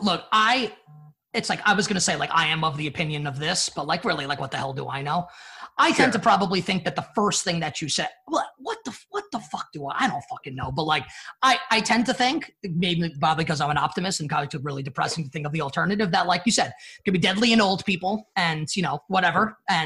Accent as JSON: {"language": "English", "region": "New York", "country": "United States", "said": "I'm a New Yorker"}